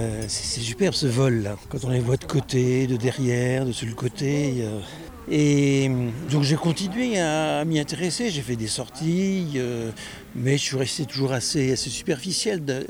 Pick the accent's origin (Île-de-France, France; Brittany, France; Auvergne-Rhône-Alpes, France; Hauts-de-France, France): Brittany, France; Saint-Brieuc; born there; je suis né à Saint-Brieuc.